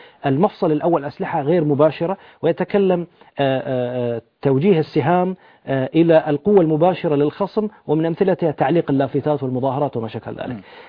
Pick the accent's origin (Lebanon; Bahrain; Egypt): Bahrain; تطبيقات اللاعنف عندنا في البحرين